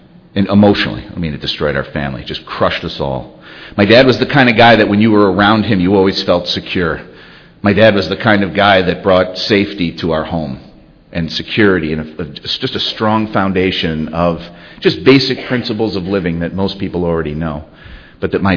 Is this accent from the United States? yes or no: yes; Chicago, Illinois, United States; I grew up in Chicago. My dad was, and still to this day, is absolutely my hero.